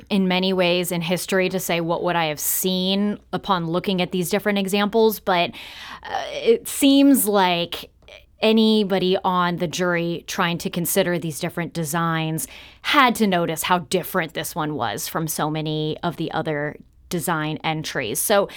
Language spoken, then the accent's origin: English; Missouri, United States; I grew up in West County, St. Charles County, and even miles from the shadow of the arch